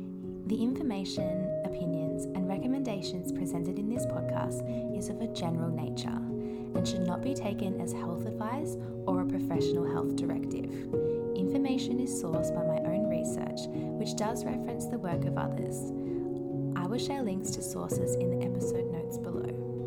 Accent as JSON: {"language": "English", "country": "Australia", "tie": "born or raised there", "said": "Growing up in Australia, we are lucky enough to be surrounded by these gorgeous gum trees on just about every inch of our coastline."}